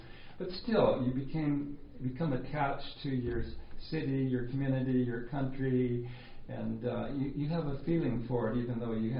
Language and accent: English; Tacoma, Washington, United States; to see bad things happen to your community, like growing up in Tacoma.